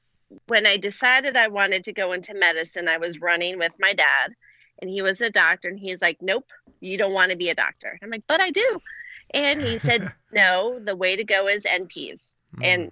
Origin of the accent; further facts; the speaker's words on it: Pennsylvania, United States; now in Charleston, United States; Pennsylvania.